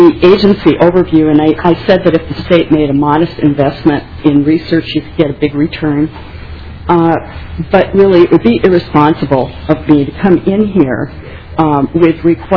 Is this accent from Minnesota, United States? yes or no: yes; Minnesota, United States; I'm a Minnesotan.